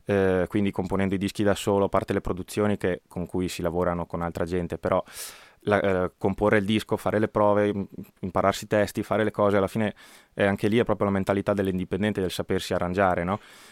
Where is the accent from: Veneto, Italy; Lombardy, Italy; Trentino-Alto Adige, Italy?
Veneto, Italy; Agordo; io vengo appunto da Agordo, da un paesino dove questo tipo di musica diciamo che non è mai esploso nelle orecchie di tutti